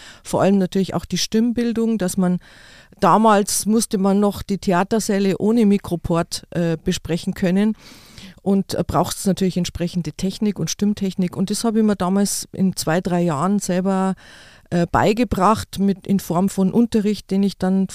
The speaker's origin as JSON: {"language": "German", "town": "Giersing", "region": "Bavaria", "country": "Germany", "tie": "born or raised there", "said": "Also das ist wirklich meine Heimat. Und wie gesagt, ich bin ein echtes Giersinger-Mädel. Ich bin in Giersing aufgewachsen und bin auch da geboren bei meinen Eltern im Schlafzimmer."}